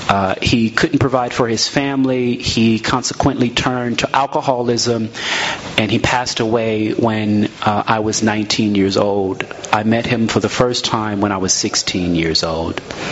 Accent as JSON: {"language": "English", "town": "Oklahoma City", "region": "Oklahoma", "country": "United States", "tie": "born there", "said": "I was born in Oklahoma City."}